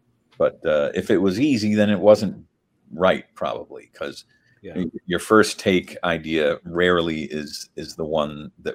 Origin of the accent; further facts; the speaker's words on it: Massachusetts, United States; when I got the application for Harvard, I was stunned to find out that Harvard was in my home state.